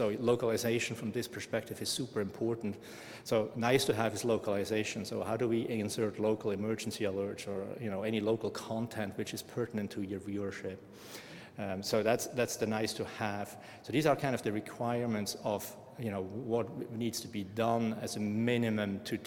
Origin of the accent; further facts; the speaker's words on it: Switzerland; I mean, I'm from Switzerland, I have a different kind of view of mountains than hills.